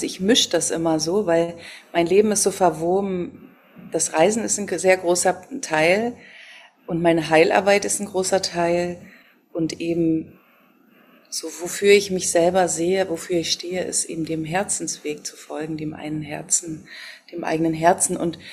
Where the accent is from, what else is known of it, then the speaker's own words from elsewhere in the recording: East Germany, Germany; Ich bin in der DDR aufgewachsen.